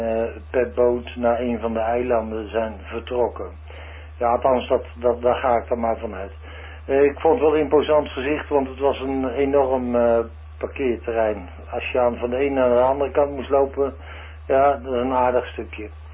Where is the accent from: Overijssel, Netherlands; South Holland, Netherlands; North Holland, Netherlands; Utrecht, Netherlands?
Utrecht, Netherlands; moved away as an adult; En ik ben ook een Utrechter, ik kom uit Utrecht, maar ik vond jullie provincie zo mooi. Ik denk nou, dan moet je ook maar eens een keer de stap nemen om mezelf hier in Friesland te gaan vestigen.